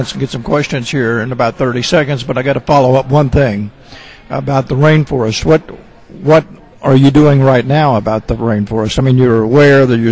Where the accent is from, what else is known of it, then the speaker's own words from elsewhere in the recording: Muskogee, Oklahoma, United States; And I'm in Muskogee, Oklahoma, my hometown.